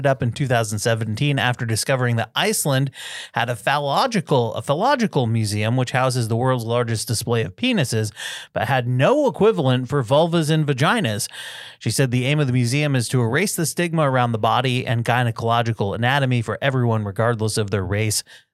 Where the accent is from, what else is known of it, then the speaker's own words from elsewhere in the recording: Barton, Vermont, United States; it was taken in my hometown of Barton, Vermont.